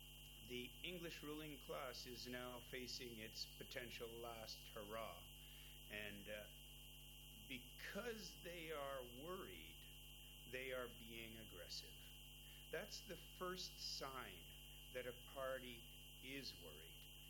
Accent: Canada; also born or lived in Japan; now in Serbia; I'm here in Serbia, in southeastern Europe, and I grew up in Canada, and I spent 20 years in Japan as a political analyst and advisor.

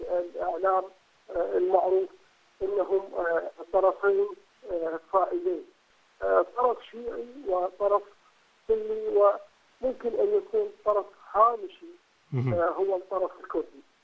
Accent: Iraq; نحن كشعب عراقي

